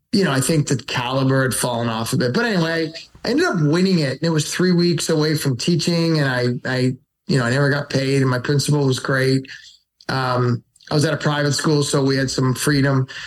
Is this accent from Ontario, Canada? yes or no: yes; Willowdale, Ontario, Canada; also born or lived in Scarborough, Canada; My brother and sister were already born from Glasgow, and I was born in Scarborough, and we lived there for 2 years, and then we moved to Willowdale, which is not far.